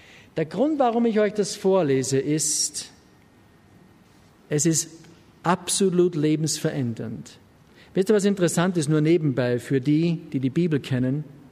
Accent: Germany; Mit Christus lebte ich schon seit meiner Kindheit. Als Jugendlicher in der DDR musste ich mich bewusst für Christus entscheiden.

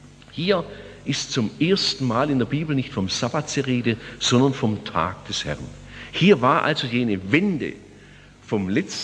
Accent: Germany; Ich habe zwei Staatsangehörigkeiten. Ich bin Deutscher.

